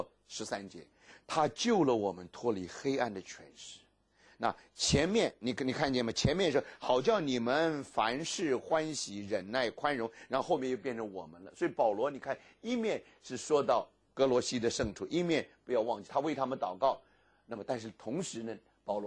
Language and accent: Chinese; Fujian, China; 我这个我小的时候在福建长大的